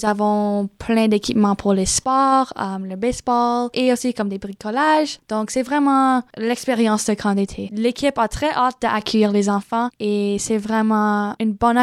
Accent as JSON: {"language": "French", "town": "Bonnyville", "region": "Alberta", "country": "Canada", "said": "je viens de Bonnyville, je ne suis pas d'Edmonton."}